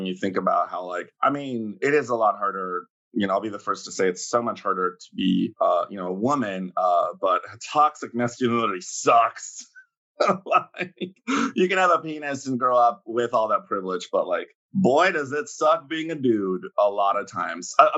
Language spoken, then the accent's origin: English; California, United States; because I grew up in the Bay Area, and the Bay Area, you know, whether we like it or not, is more friendly towards queer people and towards gay men.